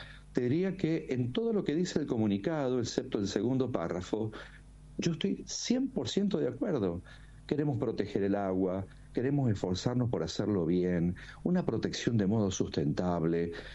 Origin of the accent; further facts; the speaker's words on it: San Juan, Argentina; Yo soy sanjuanino, por ejemplo